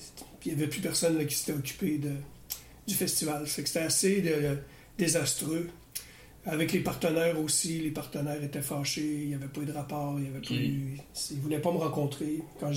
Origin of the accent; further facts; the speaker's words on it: Quebec City, Quebec, Canada; Puis je suis un gars, j'ai été élevé à Québec.